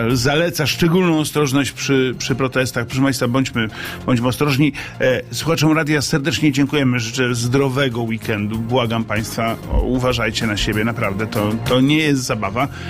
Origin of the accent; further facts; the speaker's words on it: Warsaw, Masovian Voivodeship, Poland; Rozumiem, że my warszawiacy rozniesiemy tę zarazę po reszcie kraju, tak?